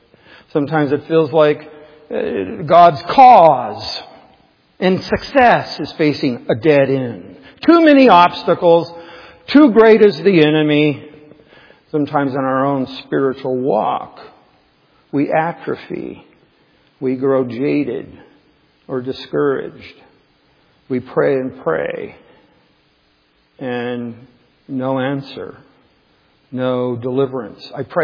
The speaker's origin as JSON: {"language": "English", "region": "Southwest", "country": "United States", "tie": "born or raised there", "said": "I was raised in the Southwest, so I get it a little bit."}